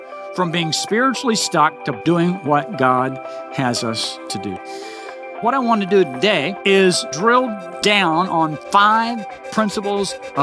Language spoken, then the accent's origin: English; Oklahoma, United States; So growing up in Oklahoma, I had a lot of opportunity to travel on dirt roads. We had a lot of dirt roads in our little rural town.